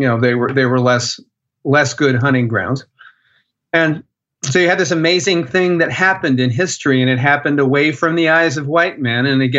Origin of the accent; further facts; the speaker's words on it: East Coast, United States; when I grew up in the East Coast